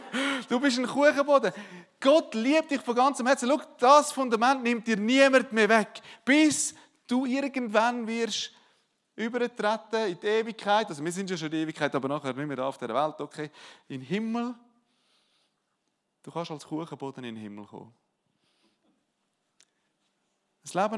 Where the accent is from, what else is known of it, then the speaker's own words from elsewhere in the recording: Switzerland; Wenn du Wasser aufdrehst, warm Wasser, bei uns in der Schweiz, dann glaubst du, dass warm Wasser kommt.